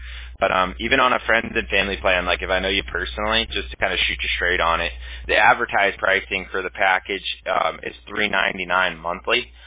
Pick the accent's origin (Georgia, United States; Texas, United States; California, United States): California, United States; Los Angeles; I grew up in Los Angeles, and yeah, I grew up a huge Kobe Bryant fan